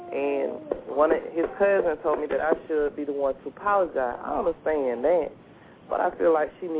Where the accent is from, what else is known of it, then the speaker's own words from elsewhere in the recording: Albany, Georgia, United States; I'm Albany, Georgia.